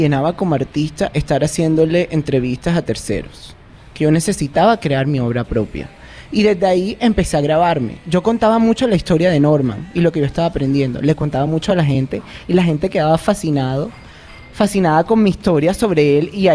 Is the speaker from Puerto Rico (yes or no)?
no; Barranquilla, Atlántico, Colombia; Yo estudié en Bogotá, soy barranquillero